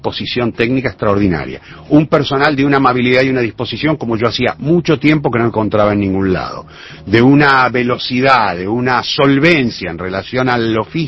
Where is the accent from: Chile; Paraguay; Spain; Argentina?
Argentina; sobre todo en mi país, no tanto en Uruguay, que tiene una tradición de teatro romántico muchísimo más fuerte y muchísimo más importante que la Argentina, que hemos tenido como esa otra onda más del realismo